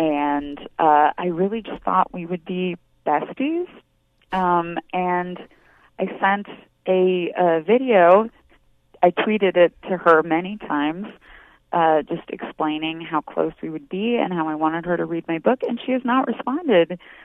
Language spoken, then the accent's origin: English; Oregon, United States; imagine what it's like being a woman growing up in Oregon